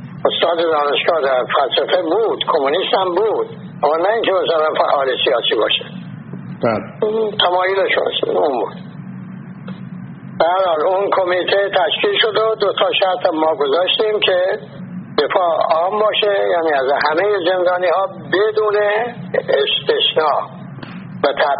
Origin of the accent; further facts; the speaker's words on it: Iran; moved away as an adult; now in France; 22 نوامبر 1963 من از ایران آمدم به فرانسه.